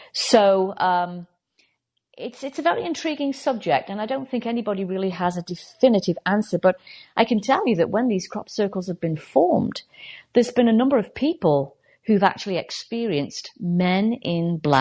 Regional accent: United Kingdom; me being British, in my neck of the woods back in the UK, we've had loads of crop circles over the years.

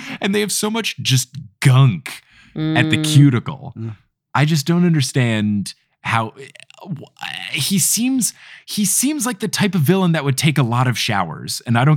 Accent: United States; Yeah, I am an American boy.

